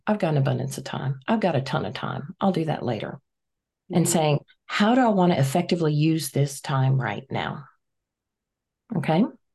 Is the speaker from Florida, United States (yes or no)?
no; Rhode Island, United States; I grew up in Rhode Island many nights with sand in the bed.